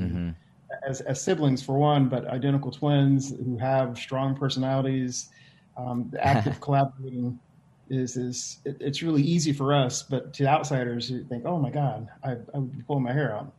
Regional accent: Rust Belt, United States; Well, so growing up in the Rust Belt, I mean, the Rust Belt really isn't the mecca for fine art.

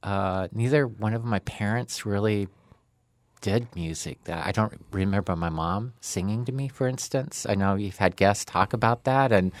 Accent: Boise, Idaho, United States; Well, I grew up in Boise. There isn't a lot of potatoes.

